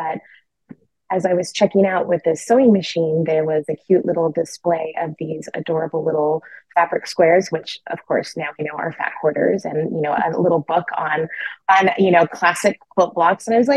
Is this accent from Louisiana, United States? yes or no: no; California, United States; I am a fabric and textile designer, and I write quilting books too. We are from Northern California, a little bit east of Sacramento.